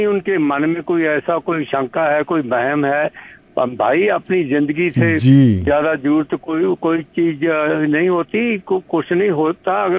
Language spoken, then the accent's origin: Urdu; Punjab, India; now in Canada; میں انڈیا پنجاب سے ہوں, لیکن ساری زندگی میں نے کینیڈا میں لگا دی.